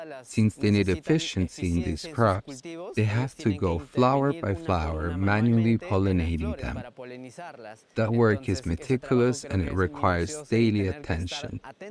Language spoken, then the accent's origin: English; Andean highlands, Peru; since I come from the Peruvian highlands and they come from the jungle